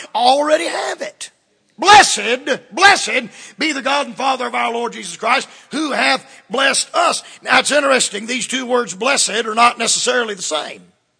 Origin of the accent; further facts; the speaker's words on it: the South, United States; Now I'm a Southerner, and Southerners feel sorry for ourselves.